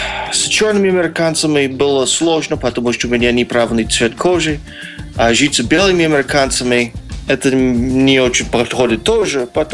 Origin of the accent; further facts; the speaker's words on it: Cleveland, Ohio, United States; Russian is a second language; now in Russia; Как сказать, я из Кливленда. И там, как сказать, не такой, как сказать, американского рая нету.